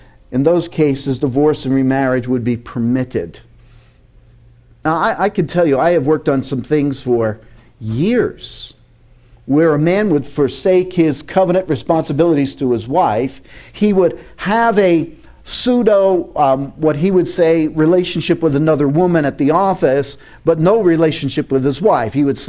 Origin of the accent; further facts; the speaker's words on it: New York, United States; And so because I'm from New York, I can be, in your face.